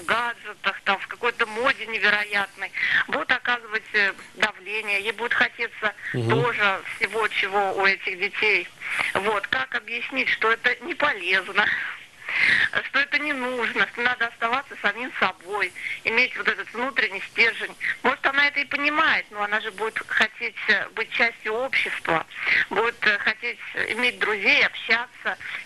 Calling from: Krasnoye Selo, Saint Petersburg, Russia; Я из Красного села. Санкт-Петербург.

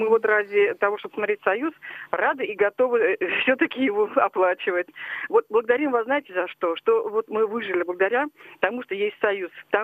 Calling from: Moscow Oblast, Russia; мы из Подмосковья.

